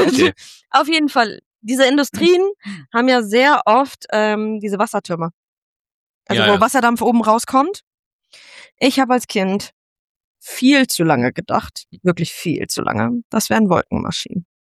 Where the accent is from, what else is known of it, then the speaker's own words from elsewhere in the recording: North Rhine-Westphalia, Germany; Oh, ich komme ja ursprünglich aus dem Ruhrgebiet.